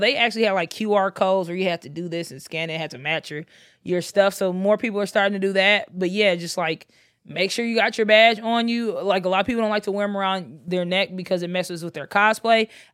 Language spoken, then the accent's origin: English; Texas, United States; And I am from Texas, and I was people would not believe in me. I'm like, Texas hot.